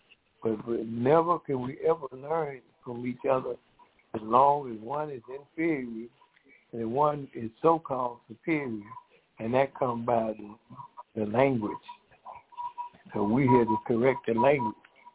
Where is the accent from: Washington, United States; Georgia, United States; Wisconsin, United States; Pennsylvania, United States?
Georgia, United States; Decatur; I'm from Decatur, Georgia.